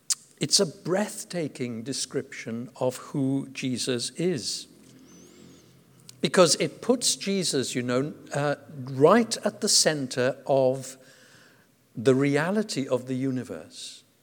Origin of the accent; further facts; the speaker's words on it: Wales, United Kingdom; I'm Welsh, and the Welsh love a good funeral.